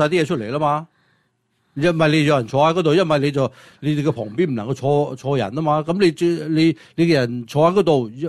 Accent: California, United States; 係令到咗我哋加州人咧係加重咗好多負擔啊

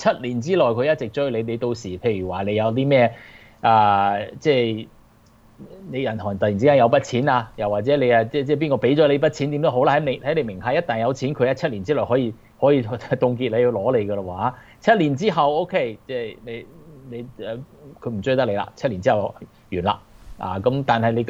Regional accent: China; 你知道樓市，我哋中國人中意買樓噶嘛

